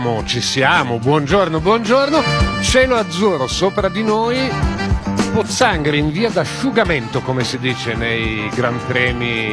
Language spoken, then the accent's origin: Italian; Varese, Lombardy, Italy; Ma guardi, io sono di Varese, però so che è qua vicino